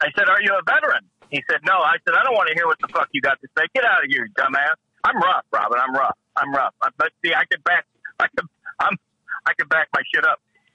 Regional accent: Illinois, United States; Because we were supposed to. Please don't forget that. I'm from the state that also helped win it. Yeah.

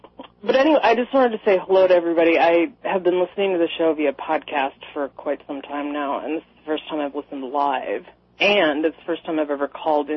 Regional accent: Minnesota, United States; I'm from Minnesota.

